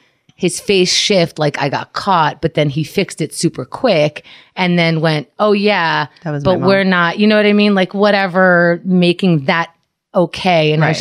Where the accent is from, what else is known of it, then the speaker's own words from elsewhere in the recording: Queens, New York, United States; And you know, we grew up in Queens.